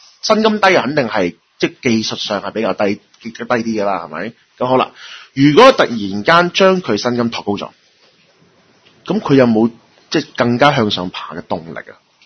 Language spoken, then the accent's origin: Cantonese; Hong Kong